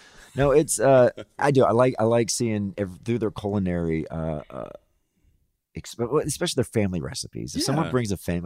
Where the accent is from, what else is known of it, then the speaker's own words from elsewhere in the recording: the South, United States; very small-minded person growing up in the South, didn't even know that you could have lasagna for Thanksgiving.